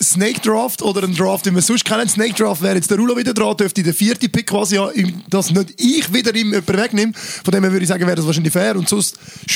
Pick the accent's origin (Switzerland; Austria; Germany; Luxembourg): Switzerland; Zurich; die man sich auch identifizieren konnte als Schweizer und Schweizer Sportfan. Vor allem ich, der in Wiedeken aufgewachsen bin